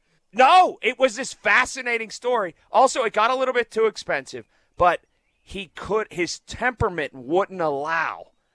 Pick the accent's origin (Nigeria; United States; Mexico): United States; Sharpsburg; I grew up in Sharpsburg, but I had friends.